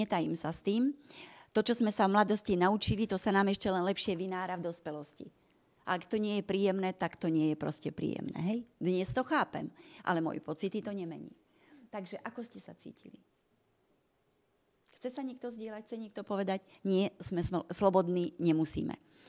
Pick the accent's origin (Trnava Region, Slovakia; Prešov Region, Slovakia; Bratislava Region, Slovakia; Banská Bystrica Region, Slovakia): Banská Bystrica Region, Slovakia; Banská Bystrica; Som predsa len z Bystrice a mohli sme sa minúť